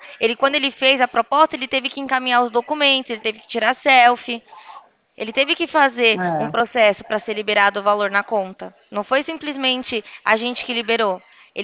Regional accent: São Paulo, Brazil; Ainda mais eu que sou de São Paulo

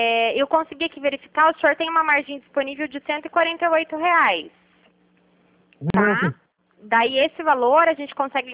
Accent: Taubaté, São Paulo, Brazil; Eu sou daqui de Taubaté.

